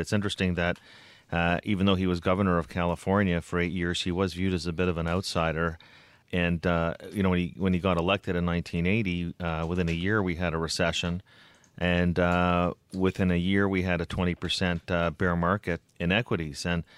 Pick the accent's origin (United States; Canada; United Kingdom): Canada; Being a Canadian